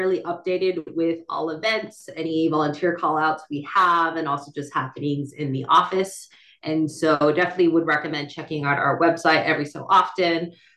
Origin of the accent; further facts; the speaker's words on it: California, United States; also born or lived in East Coast; now in Chico, United States; And born and raised in California, spent some time on the East Coast though. And after lockdown, after the hiatus of the pandemic, decided I wanted to come back to California and found my way to Chico.